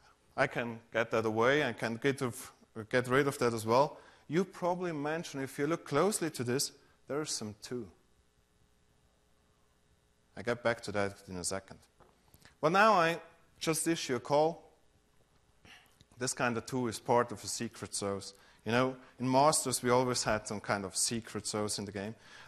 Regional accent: Switzerland; But as I said, I'm from Switzerland.

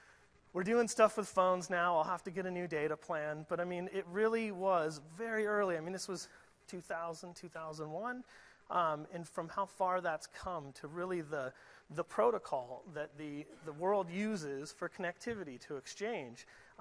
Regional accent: Seattle, Washington, United States; I live in Seattle. I grew up in Seattle.

